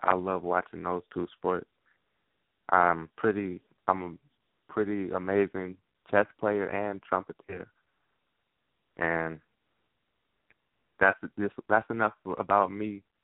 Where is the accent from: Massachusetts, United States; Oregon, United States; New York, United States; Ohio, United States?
Ohio, United States; Columbus; also born or lived in Flint; now in Louisiana, United States; I was born in Flint, Michigan, and I grew up north in Columbus, Ohio, most of my life, and now I live down south in Louisiana, and I love the weather down here.